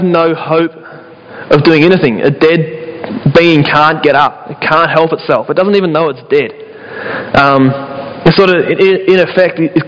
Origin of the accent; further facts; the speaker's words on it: Australia; One of the things we love as an Aussie is a good old underdog story, the good rags to riches.